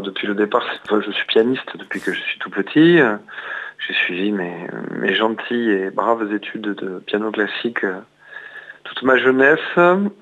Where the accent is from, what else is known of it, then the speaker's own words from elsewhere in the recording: Toulouse, Occitanie, France; je suis toulousain, j'ai vécu 20 ans à Toulouse.